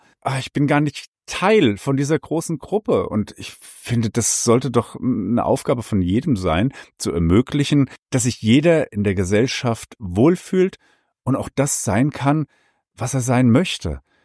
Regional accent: Hesse, Germany; Als Hesse komme ich mit diesen Zischlauten ganz schwer zurecht.

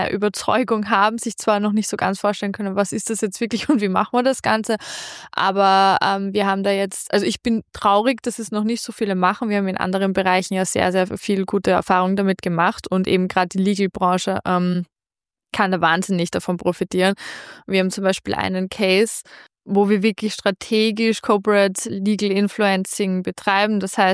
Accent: Vienna, Austria; bei uns in Österreich, in Wien, kämpft man sehr, sehr stark mit Nachwuchs.

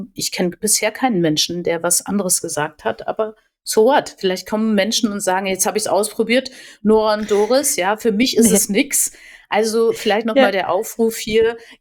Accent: Borkum, Lower Saxony, Germany; Es ist nämlich Borkum, meine Heimat.

